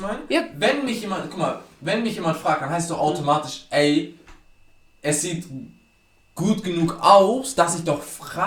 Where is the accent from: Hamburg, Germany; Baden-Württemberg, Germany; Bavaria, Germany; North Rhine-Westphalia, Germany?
Hamburg, Germany; ich komme ja aus dem Südteil in Hamburg, ne?